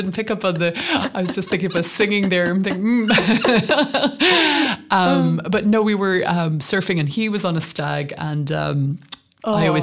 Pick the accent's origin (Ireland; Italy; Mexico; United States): Ireland; Portmarnock, Leinster; I grew up in Port Marnock, North County, Dublin.